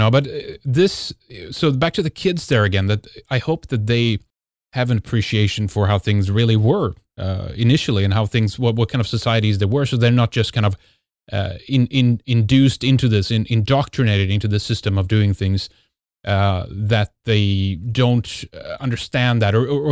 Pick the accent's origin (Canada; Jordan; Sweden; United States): Sweden; born or raised there